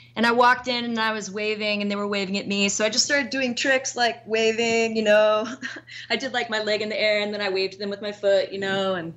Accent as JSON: {"language": "English", "region": "New Jersey", "country": "United States", "tie": "born or raised there", "also_born_or_lived": "Chicago / Florida / Texas", "lives_now": "New York, United States", "said": "No, I was born in Chicago, Illinois, but I only lived there until I was 2.5, uh-huh. and then I moved to Florida, and then Texas, and Texas. I lived all over the country and all over the world for a little while, and New Jersey is where I went to high school"}